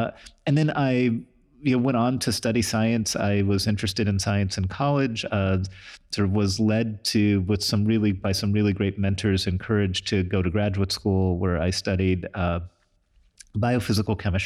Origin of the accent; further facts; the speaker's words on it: Cleveland, Ohio, United States; I grew up in Cleveland, Ohio, and my mom was a math teacher